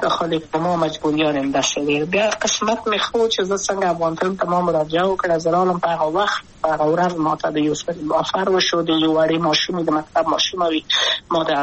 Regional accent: Kabul, Afghanistan; also born or lived in Wardak; زه خو اصلا د وردګو ولایت یم، د پلار مې د وردګو ولایت ته خلیګن سره کېدلې، د کابل په تخته پل سیمه کې یم، او لویا شویم کابل کې هم مکتب می دولسمه پورې په کابل ښار خیرخانه می نهلی سي مریم کې

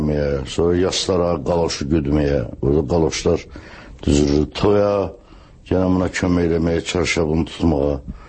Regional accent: Baku, Azerbaijan; Əlbəttə böyük çətinliklə böyümüşəm Sovetskidə

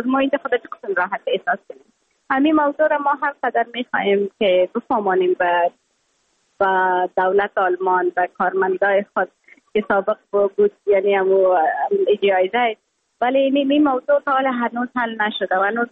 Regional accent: Afghanistan; یگانه چیزی که من از افغانستانم رای خود وعده کرده بودم، برآمده بودم، به می وعده برآمده بودم که من دوباره از خود یک چیز ساخته پس میایم افغانستان.

